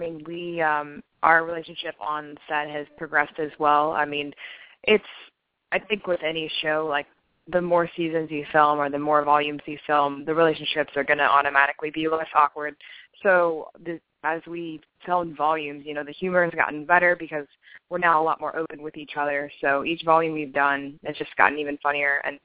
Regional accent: Atlanta, Georgia, United States; Yeah, I mean, I'm born in the South. I'm from Atlanta, so I just love being in, like, the heat.

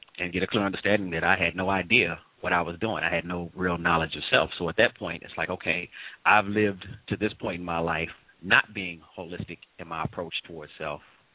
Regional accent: St. Louis, Missouri, United States; St. Louis, originally. St. Louis, Missouri.

